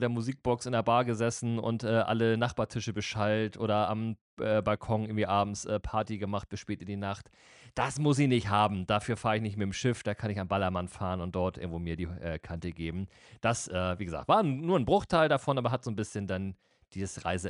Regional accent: Kiel, Schleswig-Holstein, Germany; ab Kiel, ab meiner Heimatstadt.

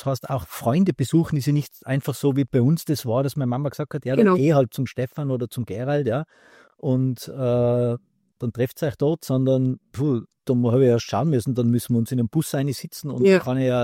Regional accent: Pfaffenhofen, Bavaria, Germany; sind dann auch durch meinen Heimatort gegangen, da in Pfaffenhofen, wie das heißt. Und da ist halt nichts, das ist wirklich eine ganz kleine Ortschaft

